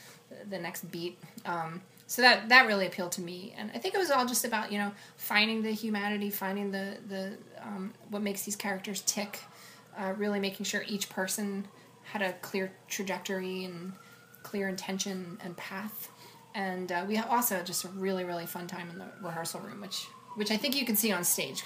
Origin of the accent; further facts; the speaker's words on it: Philadelphia, Pennsylvania, United States; But for me, I'm not from anywhere near Boston, but I grew up in Philadelphia.